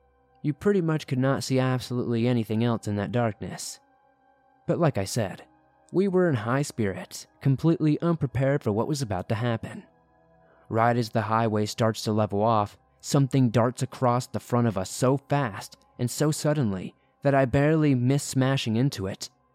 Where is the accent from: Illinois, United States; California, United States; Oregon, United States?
Oregon, United States; my mom's family traditionally held quite a large gathering up at my uncle's place over in Sandy, in my home state of Oregon.